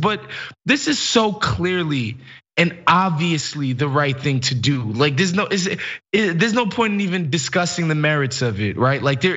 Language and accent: English; New York, United States; Oftentimes, especially as a New Yorker, you know, people get you to think about like the Brooklyn bridges